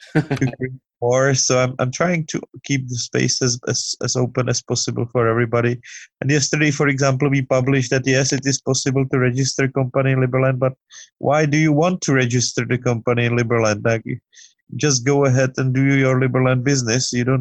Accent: Hradec Králové, Hradec Králové Region, Czechia; Originally I was born in Hradec Králové, some 100 kilometers away from Prague.

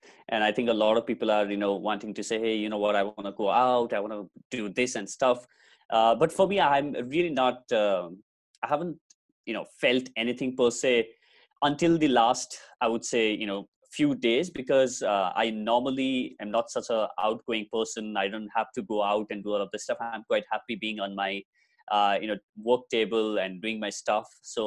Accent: Nepal; moved away as an adult; now in Delhi, India; I'm based in Delhi. I'm originally from Nepal, where you guys are also from. So I'm based in Delhi. I have been here for almost 9 years now.

